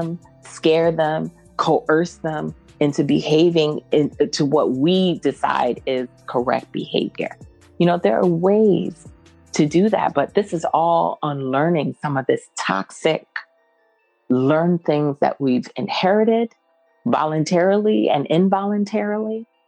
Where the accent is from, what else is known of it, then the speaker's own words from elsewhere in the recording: New York City, New York, United States; You know, I grew up in New York City once I came back from the islands